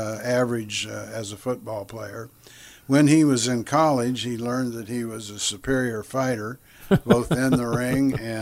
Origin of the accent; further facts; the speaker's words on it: Waukegan, Illinois, United States; born there; I was born in Waukegan, Illinois, because my dad was in the Navy